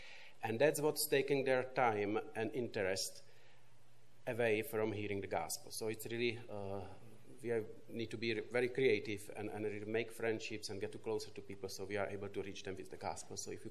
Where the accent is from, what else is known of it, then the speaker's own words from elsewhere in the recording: Moravia, Czechia; I'm from Moravia. Czech is made out of Bohemia and Moravia.